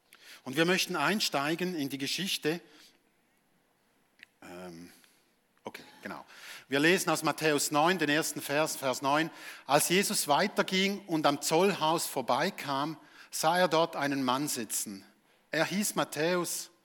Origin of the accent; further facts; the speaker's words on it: Switzerland; So als typischer Schweizer würde ich mal sagen, da geschieht relativ wenig.